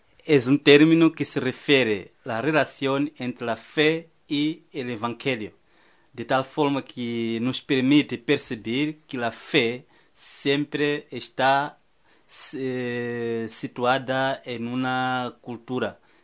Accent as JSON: {"language": "Spanish", "town": "Chimoio", "region": "Manica", "country": "Mozambique", "lives_now": "Spain", "said": "Soy de Chimoio, que está en la parte centro de Mozambique."}